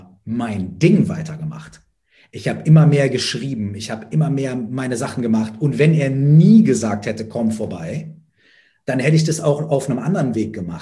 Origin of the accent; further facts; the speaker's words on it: Minden, North Rhine-Westphalia, Germany; Dann habe ich mit 13, 14 meinen ersten Auftritt gehabt auf dem Stadtfest bei uns in Minden.